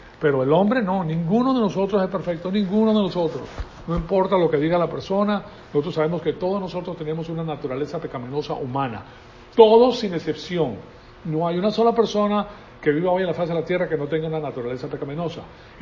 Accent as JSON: {"language": "Spanish", "country": "Venezuela", "tie": "born or raised there", "said": "Yo me crié en la Iglesia Católica. Yo fui al Colegio La Salle, que es uno de los mejores colegios que hay en Venezuela, pues en La Salle de la Colina, en La Salle de Tienda Honda, y pues ese era el lugar donde yo me eduqué."}